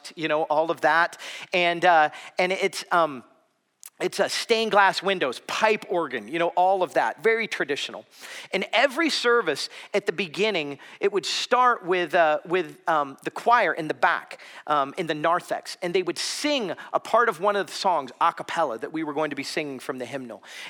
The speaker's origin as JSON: {"language": "English", "region": "Florida", "country": "United States", "tie": "born or raised there", "said": "When I was growing up in South Florida, my family, we attended a very formal, traditional Presbyterian church."}